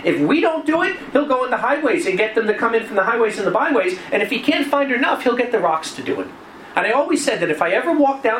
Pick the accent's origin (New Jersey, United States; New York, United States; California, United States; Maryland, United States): New Jersey, United States; now in Israel; Like, I come from New Jersey, where it rains all year round. We have four seasons.